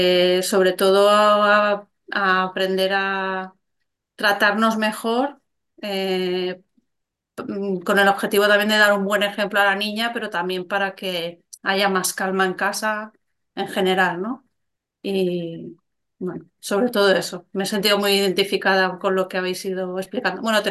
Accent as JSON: {"language": "Spanish", "town": "Barcelona", "region": "Catalonia", "country": "Spain", "said": "Somos de Barcelona"}